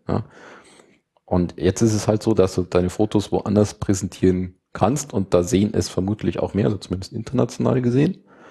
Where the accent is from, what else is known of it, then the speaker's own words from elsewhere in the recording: Germany; Also das gab es zwar als Portal, aber als Deutscher war man nicht bei Facebook.